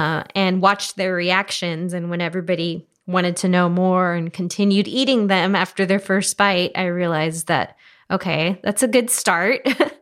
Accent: Laredo, Texas, United States; So growing up in Laredo, at least in our household, it was more flour.

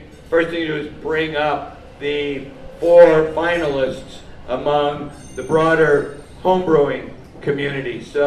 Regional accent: New England, United States; I'm from New England

